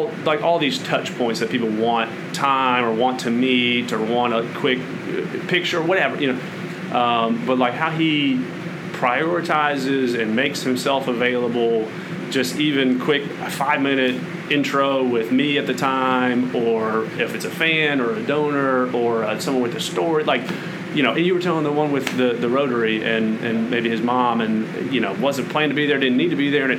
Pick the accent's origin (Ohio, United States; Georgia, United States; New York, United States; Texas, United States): Georgia, United States; Atlanta; So I'm from Atlanta, Parkview High School.